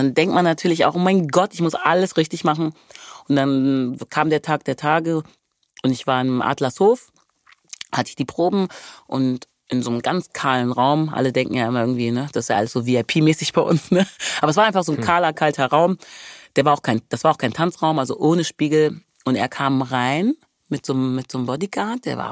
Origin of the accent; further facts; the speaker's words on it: Wermelskirchen, North Rhine-Westphalia, Germany; Ich sagte, aus dem Bergischen Land. Dann war er erstmal so, woher kommst du denn? Ich sagte, Wermelskirchen.